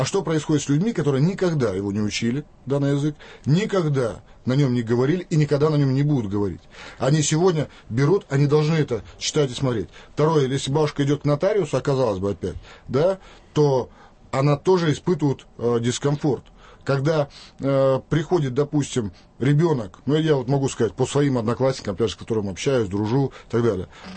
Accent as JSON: {"language": "Russian", "town": "Mariupol", "region": "Donetsk Oblast", "country": "Ukraine", "tie": "born or raised there", "said": "Если взять мой родной город Мариуполь, да, там я даже в советские времена"}